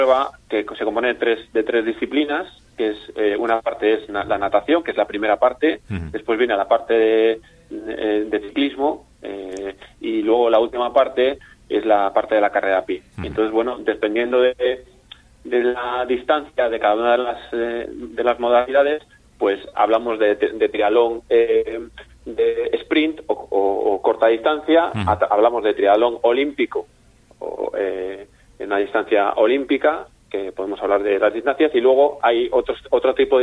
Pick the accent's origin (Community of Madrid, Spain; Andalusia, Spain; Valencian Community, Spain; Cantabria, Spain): Cantabria, Spain; Piélagos; yo vengo de la zona de Piélagos. De niño corría en el atletismo Piélagos.